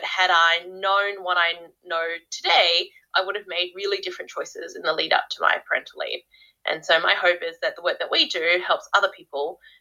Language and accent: English; Sydney, New South Wales, Australia; moved away as an adult; now in New Zealand; So I'm actually an Aussie transplant. I grew up in Sydney. That's where I studied.